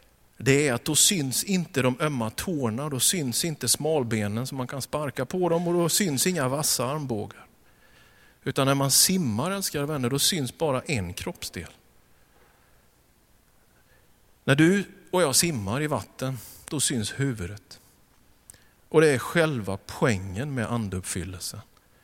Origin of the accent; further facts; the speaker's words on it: Vetlanda, Jönköping County, Sweden; Hemma i Vetlanda.